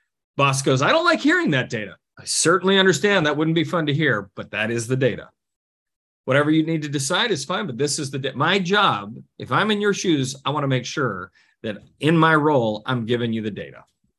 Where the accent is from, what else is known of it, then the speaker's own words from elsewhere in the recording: Minnesota, United States; now in Arizona, United States; Well, I grew up in Minnesota and I got trained in how to drive on ice and snow. I now live in Arizona.